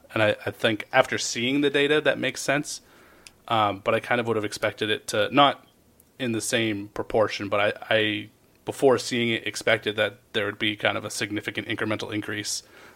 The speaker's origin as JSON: {"language": "English", "region": "New England", "country": "United States", "tie": "born or raised there", "said": "Growing up in New England in the late 90s, early 2000s, for me it's A-Rod. Being a huge Red Sox fan, A-Rod was like the perfect villain."}